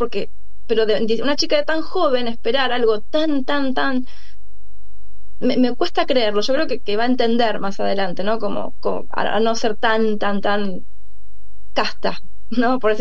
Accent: José León Suárez, Buenos Aires Province, Argentina; Yo crecí con miedo a los estruendos, soy de José León Suárez.

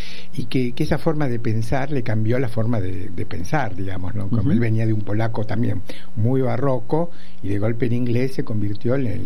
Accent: Argentina; soy un amigo argentino

